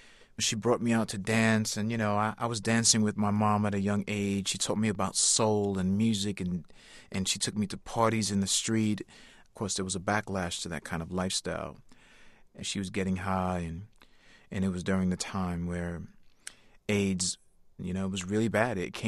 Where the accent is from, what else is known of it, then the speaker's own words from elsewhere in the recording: New York City, New York, United States; Well, I'm a half-breed. You know, I'm Puerto Rican and Norwegian from descent, and I grew up born and raised in New York City, and I stood out amongst my friends in my community.